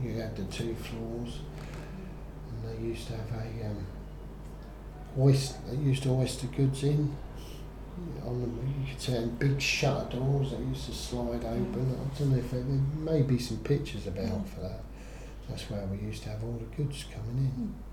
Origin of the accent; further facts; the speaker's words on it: Romsey, East of England, United Kingdom; born there; I was born in Romsey, so I know.